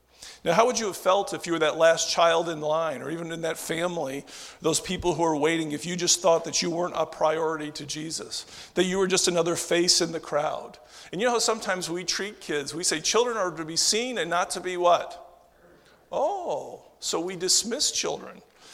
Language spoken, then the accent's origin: English; Pennsylvania, United States; Now, I'm from Pennsylvania, and of course it's fishing, similar to fishing around here.